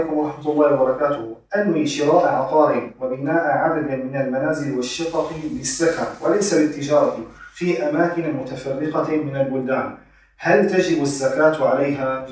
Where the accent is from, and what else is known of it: Syria